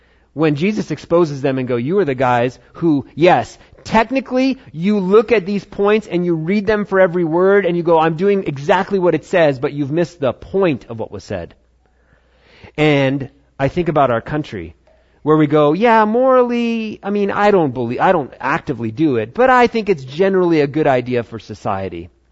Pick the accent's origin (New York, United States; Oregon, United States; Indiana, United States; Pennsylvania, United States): New York, United States; Like my home state of New York.